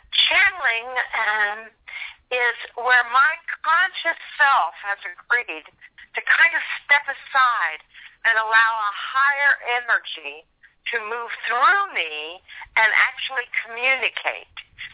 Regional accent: Kansas, United States; now in Springfield, United States; Well, I am from Springfield, Missouri. I really am originally from Kansas, but I'm living in Springfield, Missouri, and have for the last, since 1984, so I consider myself from Springfield.

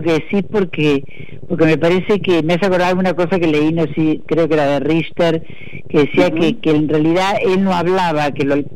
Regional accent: Córdoba, Argentina; now in Europe; Marcos Acosta, que es un cordobés, como yo, cordobés mediterráneo

